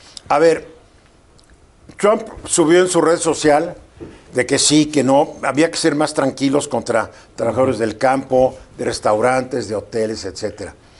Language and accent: Spanish; Mexico; Oye, yo soy mexicano, no importa.